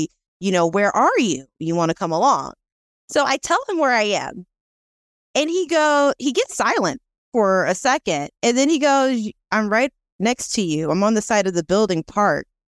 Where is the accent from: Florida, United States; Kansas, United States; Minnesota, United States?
Florida, United States; Daytona Beach; So I tell him, you know, I'm from Florida. And I tell him Daytona Beach.